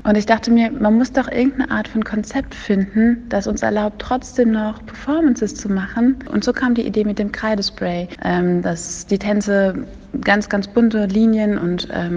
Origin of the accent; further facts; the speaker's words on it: Prüm, Rhineland-Palatinate, Germany; Und natürlich wollte ich das auch in meine Heimat bringen. Und so haben wir es auch nach Prüm gebracht.